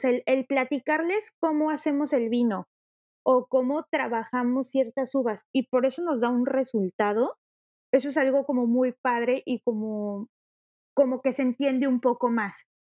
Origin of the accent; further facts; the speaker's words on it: Mexico City, Mexico; now in Ensenada, Mexico; yo soy chilanga, 100% y orgullosamente chilanga.